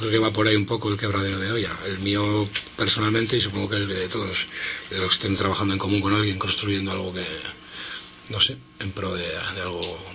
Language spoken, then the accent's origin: Spanish; Basque Country, Spain; Lo recuerdo, y como en los inviernos fríos y lluviosos del País Vasco, ahí en el parque chupando frío, debajo de un árbol